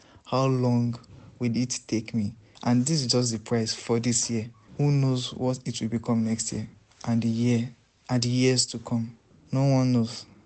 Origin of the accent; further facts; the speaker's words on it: Kwara, Nigeria; I'm from Kwara State. I am 25 years old.